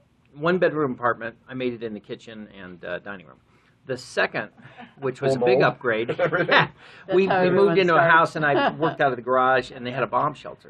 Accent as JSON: {"language": "English", "town": "Long Grove", "region": "Illinois", "country": "United States", "tie": "born or raised there", "said": "I couldn't afford any of them when I was a kid growing up in Long Grove."}